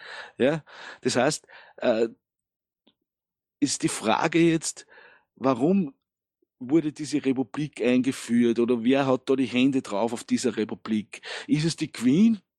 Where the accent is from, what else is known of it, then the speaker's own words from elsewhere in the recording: Austria; Also Leute, wir sind Österreicher, ja. Wir sind ein freiheitsliebendes Land.